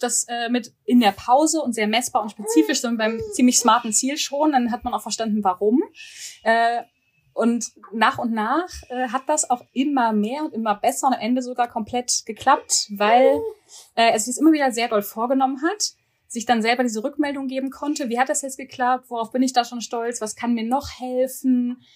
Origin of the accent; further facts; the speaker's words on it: North Rhine-Westphalia, Germany; Ich komme ja selber aus dem Pott